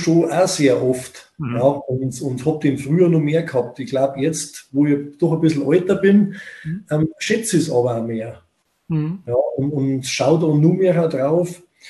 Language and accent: German; Bavaria, Germany; Man muss schon sagen, der Standard bei uns in Bayern, im Oberland, sage ich mal